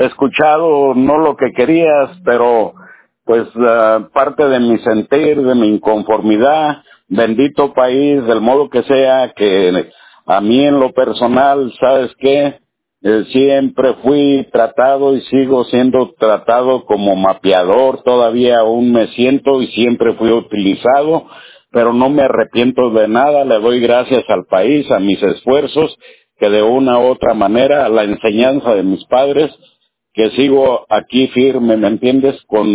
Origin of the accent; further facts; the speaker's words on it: Mexico; born there; No, yo soy mexicano, nací en México.